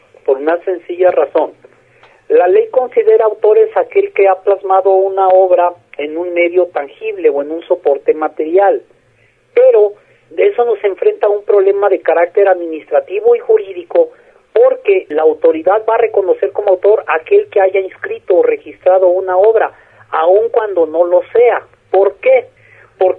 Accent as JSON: {"language": "Spanish", "town": "Ameca", "region": "Jalisco", "country": "Mexico", "tie": "born or raised there", "said": "Soy originario de Ameca"}